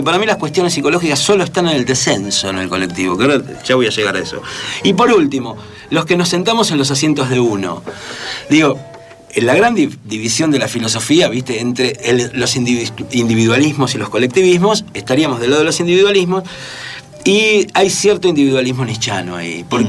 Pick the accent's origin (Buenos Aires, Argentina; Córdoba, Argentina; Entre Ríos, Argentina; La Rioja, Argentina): Buenos Aires, Argentina; En el barrio donde yo me crié, en Boedo